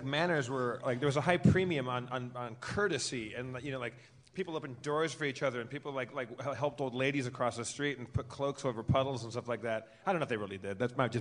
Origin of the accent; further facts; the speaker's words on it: California, United States; we came up to Utah from Southern California on a ski trip